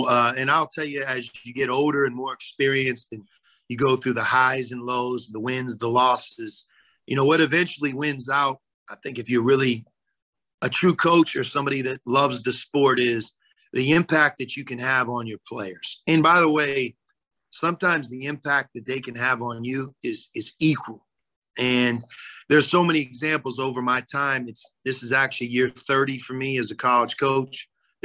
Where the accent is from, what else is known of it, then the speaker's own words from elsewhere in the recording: Pittsburgh, Pennsylvania, United States; Born and raised in Pittsburgh, went to Pitt.